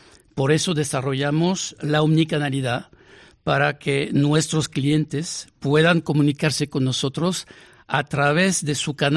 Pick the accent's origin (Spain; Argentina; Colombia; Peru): Spain; los españoles somos mucho más parecidos de lo que creemos muchas veces a nuestros vecinos europeos.